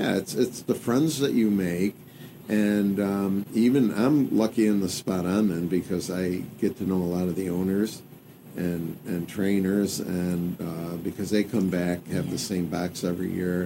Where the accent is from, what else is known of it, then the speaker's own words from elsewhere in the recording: Gloversville, New York, United States; I grew up with him in Gloversville, which is probably 35 miles west of here